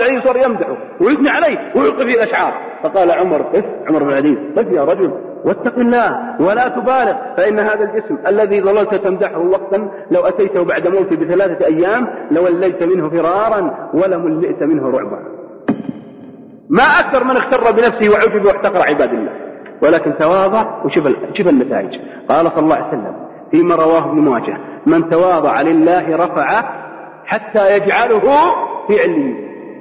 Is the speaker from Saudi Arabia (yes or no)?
yes; Al-Qassim, Saudi Arabia; عندنا في القصيم يقولون يكمخة